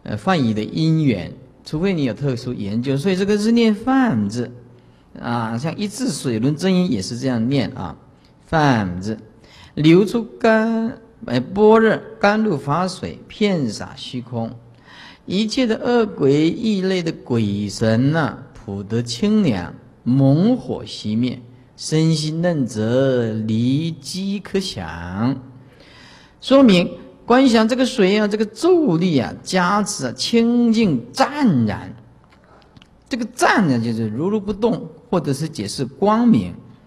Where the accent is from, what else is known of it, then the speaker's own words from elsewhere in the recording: Taiwan; 不是像我们台湾人念的阿摩尼巴尼咪哄